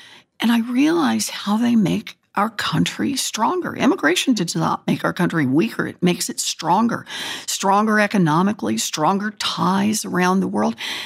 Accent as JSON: {"language": "English", "region": "Oklahoma", "country": "United States", "tie": "born or raised there", "said": "So I was born and raised in Oklahoma. I have three brothers. Two of them are still Republicans."}